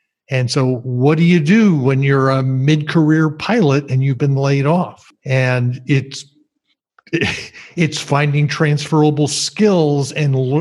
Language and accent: English; New Jersey, United States; I grew up in New Jersey, and I've barely been back in 45 years.